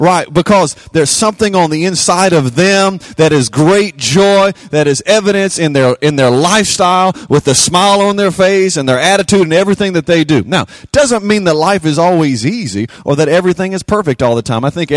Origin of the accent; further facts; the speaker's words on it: Louisiana, United States; I am from Louisiana, so we got any Who Dat fans out there?